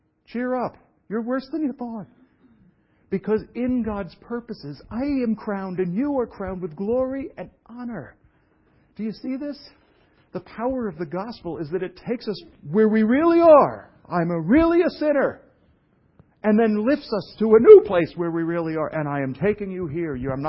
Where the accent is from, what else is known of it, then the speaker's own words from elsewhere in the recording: Brooklyn, New York, United States; And I'm from Brooklyn and saying that.